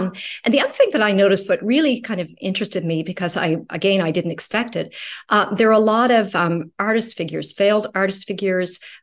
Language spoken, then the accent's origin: English; Canada; I probably don't see myself as purely a Canadian writer.